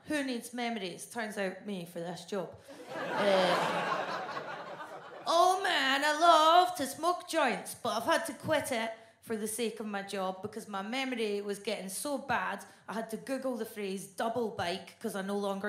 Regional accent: Scotland, United Kingdom; now in England; I never really thought much about being Scottish. Then I moved to England and I became

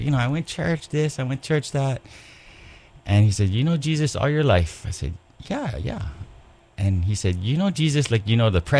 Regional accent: Kaneohe, Hawaii, United States; I grew up in Kaneohe. My parents raised us right in Pikoiloa below Pohainani. I'm the oldest of six, and I went to St. Anne's School in Kaneohe.

